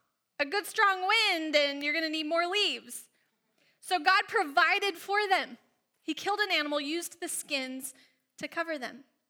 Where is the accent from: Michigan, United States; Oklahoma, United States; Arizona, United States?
Arizona, United States; Now, I came from Arizona, where it rarely rains, not the downpour we get up here.